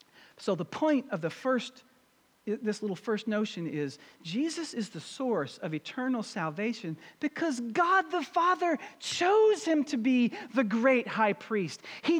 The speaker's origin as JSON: {"language": "English", "town": "Louisville", "region": "Kentucky", "country": "United States", "tie": "born or raised there", "said": "I went back to my hometown in Louisville, Kentucky"}